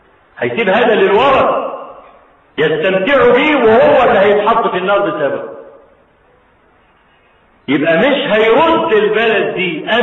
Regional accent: Egypt; ده احنا عادتنا كمصريين

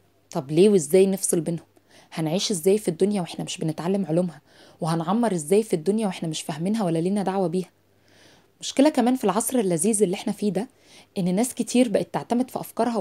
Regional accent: Egypt; احنا كمصريين بقى قلبنا الدنيا

